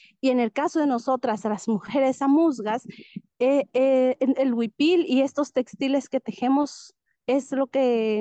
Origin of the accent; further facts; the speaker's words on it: Xochistlahuaca, Guerrero, Mexico; yo soy de Xochislahuaca, que se ubica en la parte Costa Chica del estado de Guerrero, en el país México.